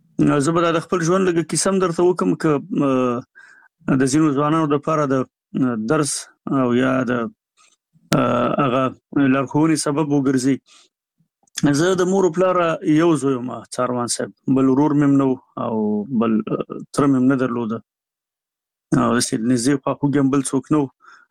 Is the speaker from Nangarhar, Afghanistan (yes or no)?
yes; Nangarhar, Afghanistan; born or raised there